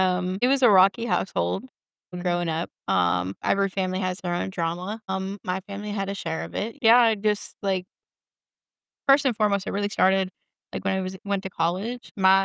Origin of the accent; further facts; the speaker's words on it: Massachusetts, United States; I'm not from, Texas. I'm from Massachusetts.